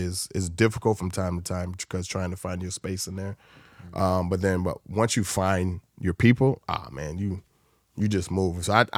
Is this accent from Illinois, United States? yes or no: yes; Waukegan, Illinois, United States; I grew up in Waukegan, Illinois, which is predominantly black and brown.